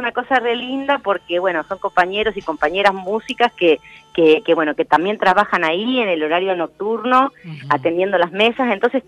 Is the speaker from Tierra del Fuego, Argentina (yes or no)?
yes; Río Grande, Tierra del Fuego, Argentina; yo soy de Tierra del Fuego y ando como una viajerita un poco por toda la Argentina